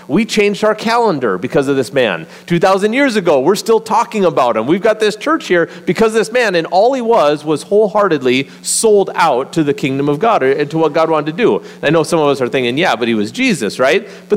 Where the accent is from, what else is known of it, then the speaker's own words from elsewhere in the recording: North Dakota, United States; but man, we are from North Dakota, and we love the Midwest